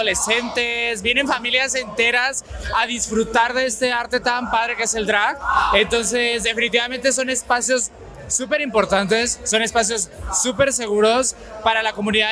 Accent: Chile; directamente desde Chile, aquí llegando a México.

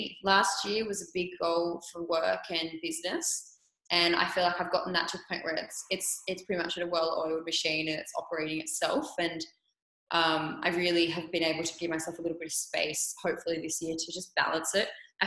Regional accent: New South Wales, Australia; I think growing up in the Blue Mountains, like I grew up outside, that to me is really important.

